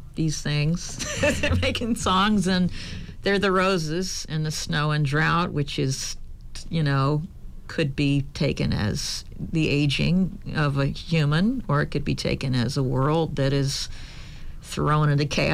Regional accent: Georgia, United States; accent: Southern; So my Southern accent comes out when I sing.

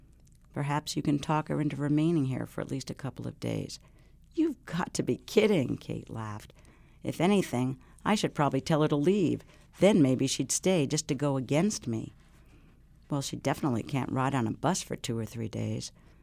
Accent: New York, United States; there's something about growing up in New York where you're kind of always in a hurry.

